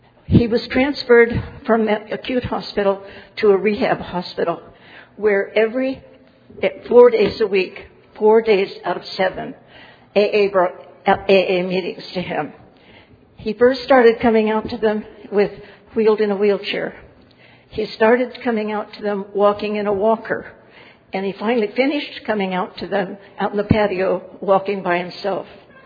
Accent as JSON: {"language": "English", "town": "San Diego", "region": "California", "country": "United States", "said": "from San Diego."}